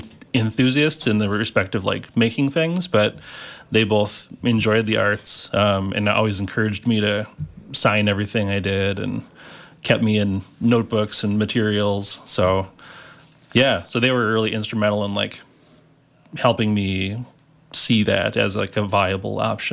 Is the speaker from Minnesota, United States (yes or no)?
yes; Stillwater, Minnesota, United States; I grew up in Stillwater and then went to Northfield for college and then back to the Twin Cities.